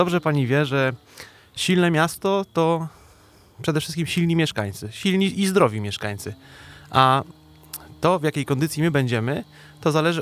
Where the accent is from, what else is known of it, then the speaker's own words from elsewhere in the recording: Stargard, West Pomeranian Voivodeship, Poland; Ja się urodziłem tutaj w Stargardzie, tu się wychowałem, tu mam liczne grono znajomych, przyjaciół